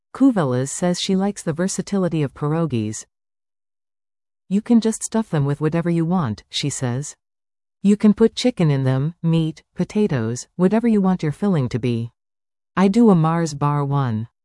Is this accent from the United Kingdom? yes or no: no; Thorold, Ontario, Canada; I grew up in Thorold